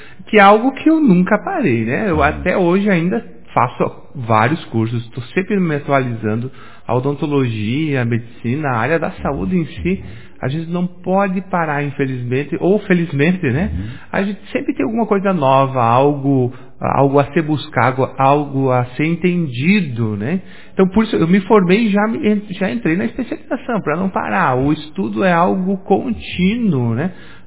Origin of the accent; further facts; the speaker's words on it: Vicente Dutra, Rio Grande do Sul, Brazil; Então, sou natural aqui de Vicente Dutra.